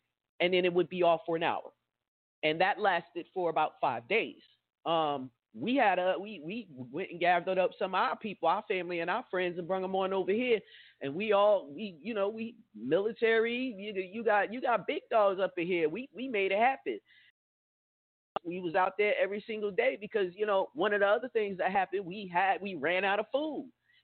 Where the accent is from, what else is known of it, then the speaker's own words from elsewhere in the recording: New Jersey, United States; And I'm from the East Coast. So I done blizzards with, like, 2 to 3 feet or more. You know, I've seen heavy snowstorms and that's where I'm from. I'm from New Jersey, so I'm used to that.